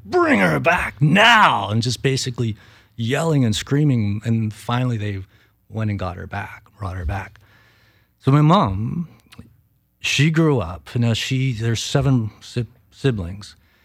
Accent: Zambia; accent: Zambian; But I grew up around basically only black people. So my accent is more very typical of a black man in Africa, at least in Zambia.

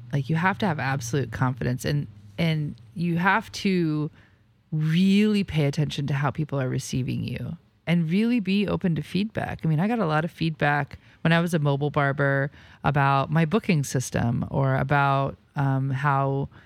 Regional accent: the South, United States; now in Seattle, United States; I'm from the South.

